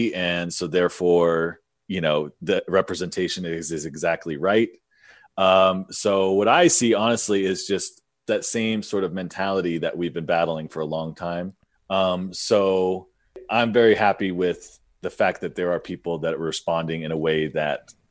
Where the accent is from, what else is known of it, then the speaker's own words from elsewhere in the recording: Nevada, United States; because I am from Nevada. I'm from the West.